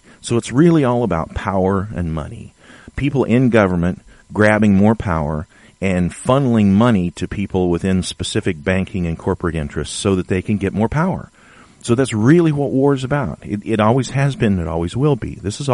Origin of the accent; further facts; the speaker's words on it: California, United States; born there; I'm not a Southerner. I'm not from the South. I was born in California.